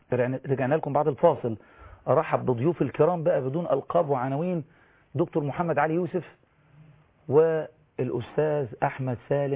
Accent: Kafr el-Sheikh, Kafr El Sheikh Governorate, Egypt; أنا من كفر الشيخ وأحد أعضاء الدعوة

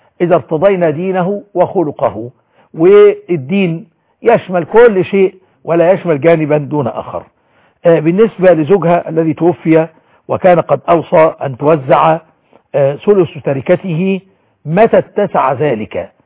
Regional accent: Egypt

